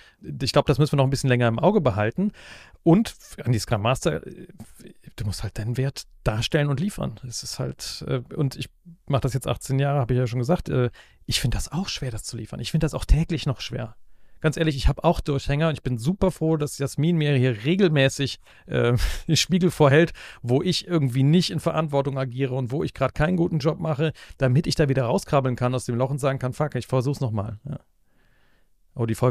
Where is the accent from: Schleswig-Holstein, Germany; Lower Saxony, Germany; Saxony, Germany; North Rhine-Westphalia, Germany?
North Rhine-Westphalia, Germany; Aachen; Ich bin ja als Aachener mit Kinderbier sozialisiert, ne? Das ist ja mein kleines Kölsch in Aachen.